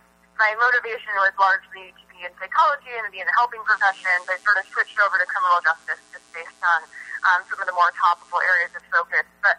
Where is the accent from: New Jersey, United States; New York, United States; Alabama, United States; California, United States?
New York, United States; moved away as an adult; now in Duluth, United States; So I'm actually from New York originally and moved to Duluth in 2011.